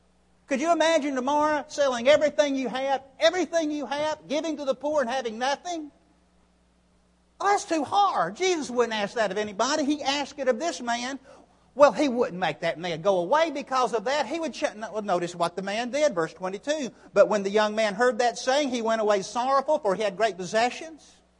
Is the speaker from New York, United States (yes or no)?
yes; New York, United States; And they would come up to me and they would say, well, you're not from here, are you? Now, here's my answer I gave them. I go, no, I'm not. I'm from New York.